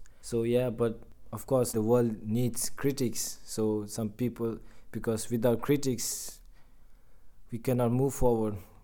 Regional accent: Bhutan; English is a second language; I'm from Bhutan, and I come from a peaceful country, also a Buddhist country on that.

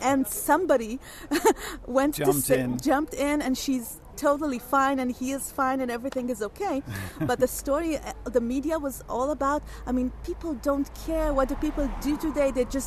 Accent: Tel Aviv, Tel Aviv District, Israel; I'm from Tel Aviv, Israel

